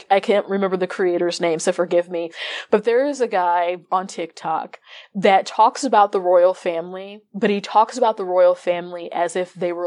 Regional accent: Midwest, United States; cause I'm from the Midwest and from the country.

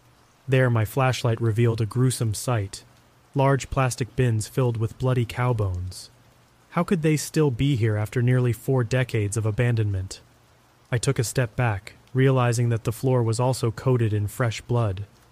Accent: Omaha, Nebraska, United States; Growing up in Omaha, I often heard tales of South Omaha's past

